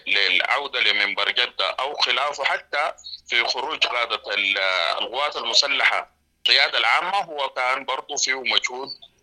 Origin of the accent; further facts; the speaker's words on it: Sudan; نحن سودانيين